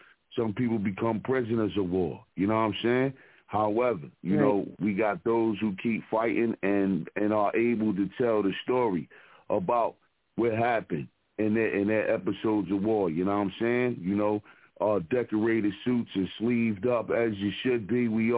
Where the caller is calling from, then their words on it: Philadelphia, Pennsylvania, United States; Represent from the Broad Street Bully side of Philadelphia